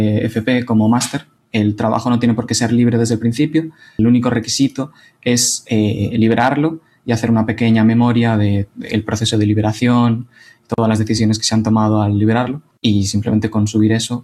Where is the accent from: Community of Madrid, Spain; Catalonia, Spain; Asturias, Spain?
Community of Madrid, Spain; Madrid; moved away as an adult; now in A Coruña, Spain; Soy de Madrid y hace 4 años me vine aquí a La Coruña a hacer la carrera